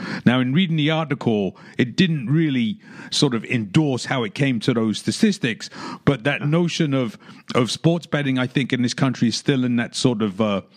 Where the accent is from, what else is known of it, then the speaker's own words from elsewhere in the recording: London, United Kingdom; I grew up in London.